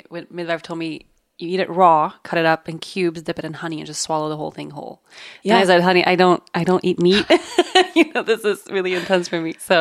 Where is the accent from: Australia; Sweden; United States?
Sweden; English is a second language; in my home country of Sweden, for instance, home birth is barely exists.